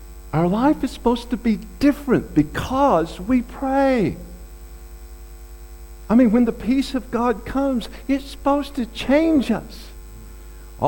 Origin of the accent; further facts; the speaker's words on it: the South, United States; You know, I'm from the South. And being raised in the Bible Belt, we didn't think the Yankees had a spirituality about them, you know.